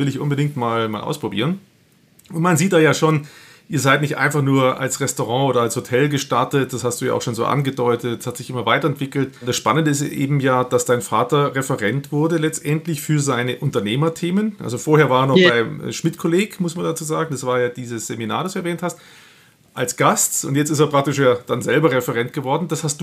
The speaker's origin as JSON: {"language": "German", "town": "Nuremberg", "region": "Bavaria", "country": "Germany", "said": "ich komme aus Nürnberg"}